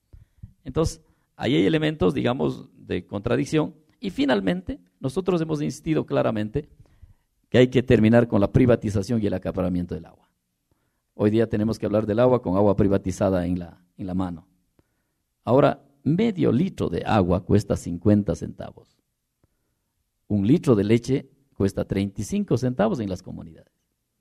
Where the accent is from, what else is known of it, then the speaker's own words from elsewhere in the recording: Cebadas, Chimborazo, Ecuador; Yo vengo de Cebadas, el río Cebadas, deben haber escuchado. Este río, cuando yo era niño, tronaba y se escuchaba en mi comunidad.